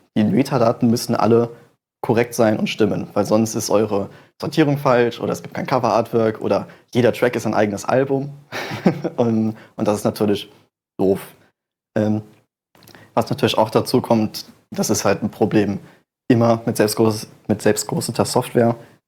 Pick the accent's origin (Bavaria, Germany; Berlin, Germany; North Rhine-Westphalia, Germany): North Rhine-Westphalia, Germany; Düsseldorf; Ich komme aus Düsseldorf